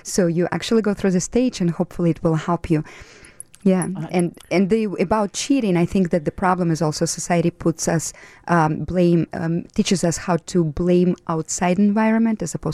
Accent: Russia; You know, I grew up in Russia, so I have that very European also background.

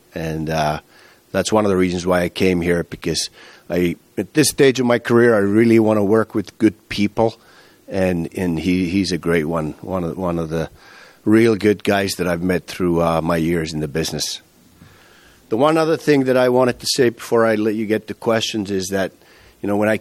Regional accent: Finland; reminds me a little bit of my home country, Finland, because with the 5.5 million people that we have, hockey is by far the biggest sport

